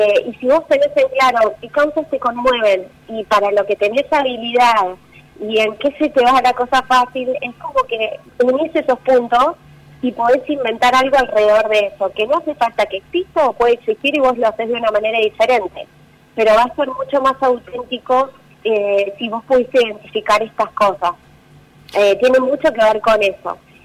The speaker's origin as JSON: {"language": "Spanish", "town": "Tandil", "region": "Buenos Aires Province", "country": "Argentina", "said": "feliz de estar en Tandil porque yo soy de Tandil"}